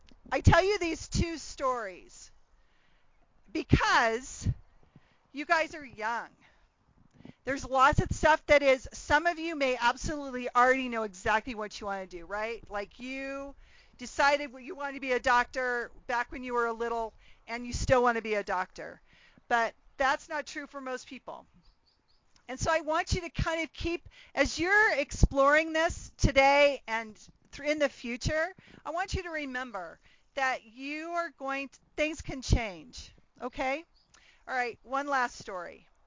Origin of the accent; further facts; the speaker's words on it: California, United States; I grew up in California, and I moved after fifth grade.